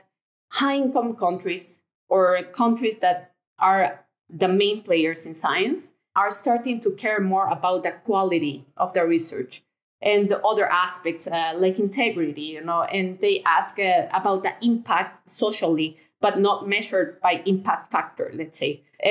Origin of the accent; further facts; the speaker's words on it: Honduras; I'm originally from Honduras. And when I was in Honduras and tried to progress into getting into academia and pursuing a research career, there are many barriers coming from a low-income country.